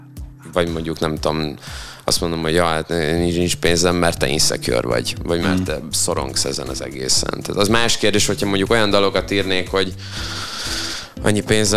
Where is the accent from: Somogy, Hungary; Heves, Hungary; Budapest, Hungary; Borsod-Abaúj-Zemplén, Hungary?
Borsod-Abaúj-Zemplén, Hungary; Szerencs; also born or lived in Miskolc; az a környezet, ahol én első körben felnőttem, Szerencs környéke, ugye én ott voltam, oda jártam általánosba, és én utána kerültem fel Miskolcra